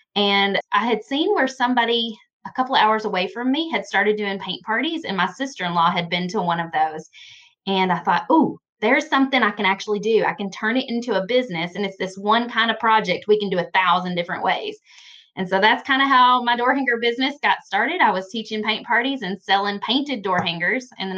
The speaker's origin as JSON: {"language": "English", "region": "Kentucky", "country": "United States", "said": "I'm from Kentucky, Western Kentucky. There's a big difference between Western and Eastern, so..."}